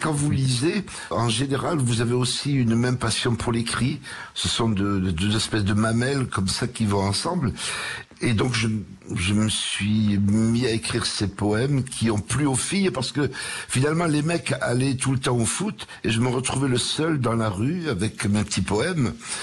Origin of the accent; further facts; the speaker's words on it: Toulouse, Occitanie, France; Quartier nord de Toulouse.